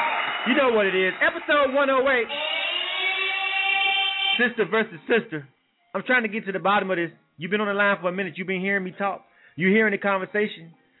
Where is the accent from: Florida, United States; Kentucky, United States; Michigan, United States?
Florida, United States; Panama City; also born or lived in Atlanta; And since I was born and raised in the South, you know, in between, I spent most of my years, a majority of my years in Panama City, but a lot of my adult years in Atlanta.